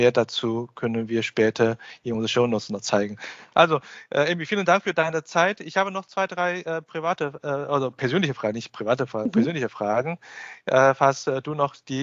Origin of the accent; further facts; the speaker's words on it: Shanghai, China; German is a second language; now in Germany; Ich komme ja aus Shanghai.